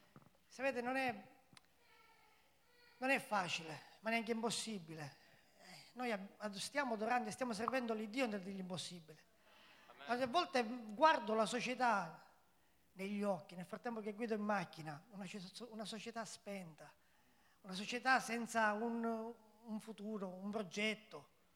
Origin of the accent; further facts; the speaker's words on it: Catania, Sicily, Italy; vengo da Catania